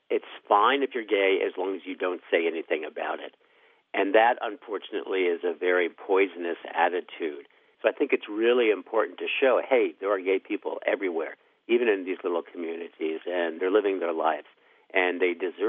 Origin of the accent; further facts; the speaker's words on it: New York City, New York, United States; I put the announcement in the New York Times, which is my hometown paper